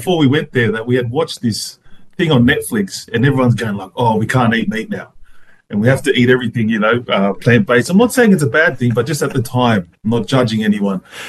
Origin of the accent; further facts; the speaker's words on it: Australia; born there; I was born in Australia, but my dad's from Elwa in Tonga, and my mum is from Navutoka. So one of the islands, you need a plane trip there.